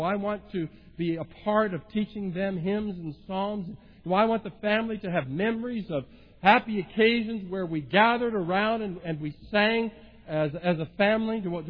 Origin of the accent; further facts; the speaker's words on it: California, United States; lots of activity growing up in Southern California